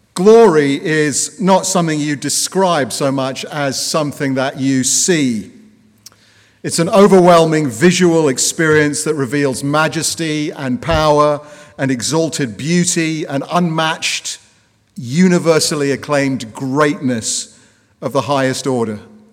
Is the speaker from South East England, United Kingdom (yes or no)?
no; London, United Kingdom; now in United States; He spent a lot of time in my hometown. And actually, last time I was back in London was when the President was visiting.